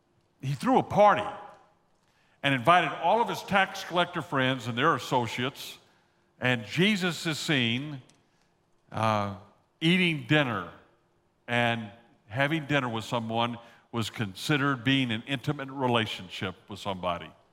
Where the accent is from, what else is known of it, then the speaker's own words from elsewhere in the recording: the South, United States; accent: Southern; You know, I was raised down in the South. Every once in a while, you'll hear some Southern phrase come from my voice, or you'll hear a Texas accent come forth